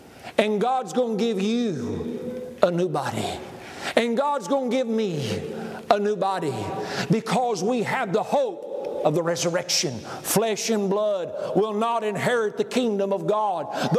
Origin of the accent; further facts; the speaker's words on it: Oklahoma, United States; You know, I'm from Oklahoma. I didn't know any better.